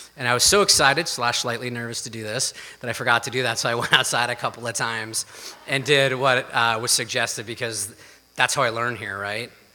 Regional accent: California, United States; So I'm the oldest of four, I'm from Northern California, and I thought we had an idyllic life, right?

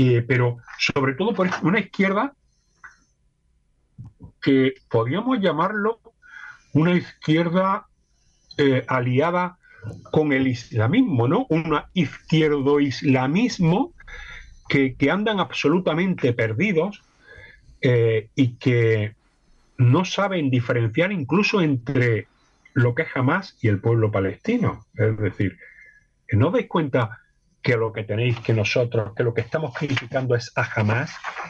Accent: Spain; como españoles en mi caso

